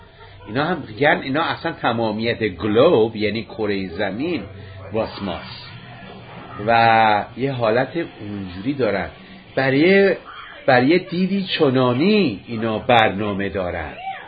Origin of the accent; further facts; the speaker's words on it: Iran; من مثلا ایرانیم،